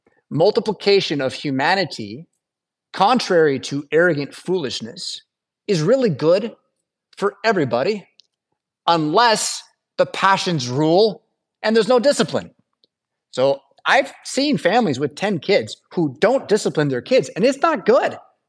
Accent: United States; it's pretty easy for me as an American in 2024

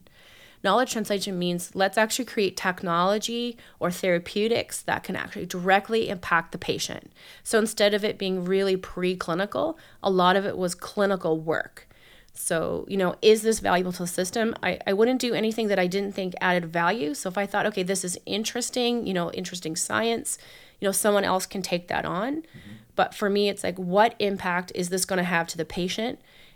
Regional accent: St. John's, Newfoundland and Labrador, Canada; I grew up in St. John's, mm-hmm. Went to school there and spent my time in undergrad and med school at Memorial, and then went on to Toronto to finish my plastic surgery residency

